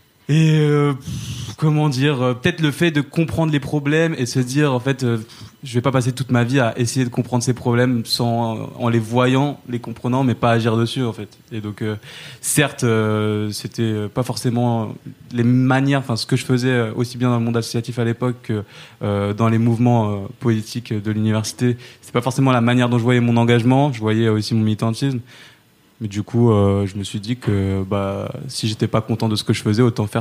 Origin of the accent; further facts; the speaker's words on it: Saint-Denis, Île-de-France, France; j'ai grandi à Saint-Denis. J'ai fait tout mon parcours ici. Et en fait, j'ai grandi autour des problèmes.